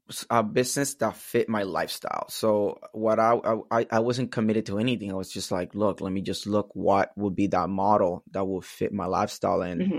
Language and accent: English; Puerto Rico; moved away as an adult; So from there, I grew up in Puerto Rico until I was 23 years old.